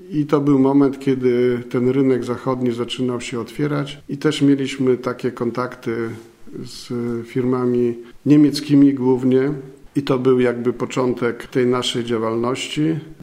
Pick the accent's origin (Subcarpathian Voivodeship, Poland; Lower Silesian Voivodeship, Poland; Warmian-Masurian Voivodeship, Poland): Warmian-Masurian Voivodeship, Poland; Gołdap; ponieważ pochodzę z Gołdapi